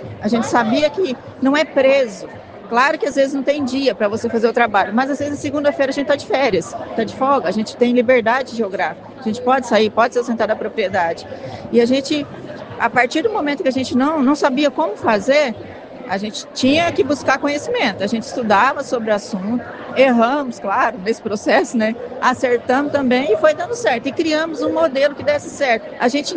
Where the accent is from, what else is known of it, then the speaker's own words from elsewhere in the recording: Mato Grosso do Sul, Brazil; Então, eu sou de Mato Grosso do Sul, estou vindo de bem distante, né?